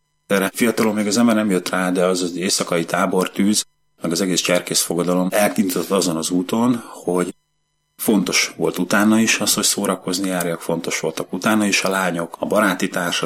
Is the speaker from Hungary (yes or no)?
yes; Zirc, Veszprém County, Hungary; born there; now in Nagyvázsony, Hungary; 1971-ben születtem Zirce a Bakonyban. Nagymázsonyban élek, ez egy település Balaton felvidéken